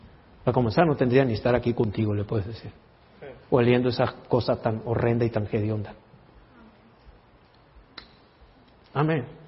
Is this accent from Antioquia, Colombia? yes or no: yes; Antioquia, Colombia; somos paisas, la diferencia está que nosotros somos paisas en carne paisa, pero hijos de Dios.